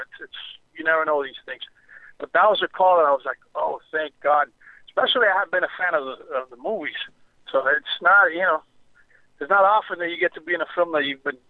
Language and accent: English; Miami, Florida, United States; I was born and raised in Miami, where the series supposedly took place.